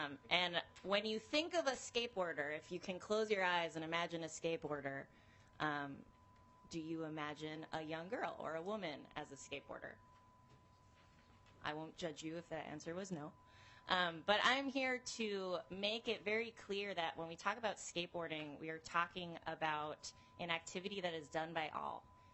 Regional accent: New York, United States; So I grew up outside New York City, did not have access to skate parks, very much like the suburbs of the Twin Cities.

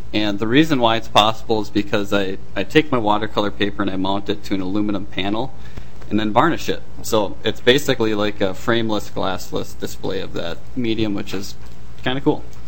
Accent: St. Cloud, Minnesota, United States; I'm from St. Cloud.

